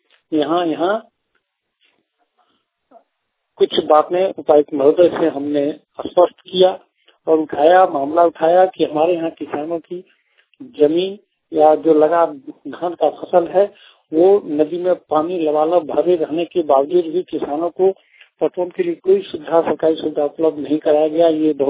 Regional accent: Jharkhand, India; जिला देवघर प्रखंड सहायक का निवासी हूँ।

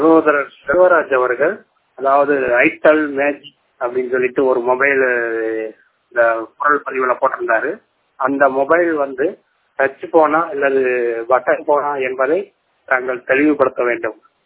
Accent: Tamil Nadu, India; நான் விருதுநகர் மாவட்டத்தைச் சேர்ந்தவன்.

